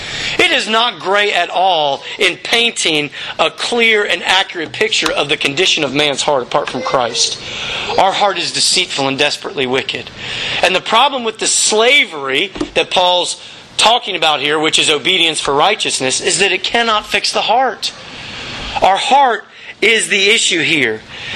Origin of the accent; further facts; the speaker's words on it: Louisiana, United States; Growing up in Louisiana, there was water everywhere.